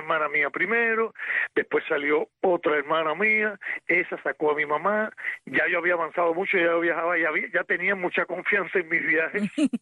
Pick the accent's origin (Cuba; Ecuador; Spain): Cuba; moved away; mi tía fue una presa política, que yo la vi de chiquito en Cuba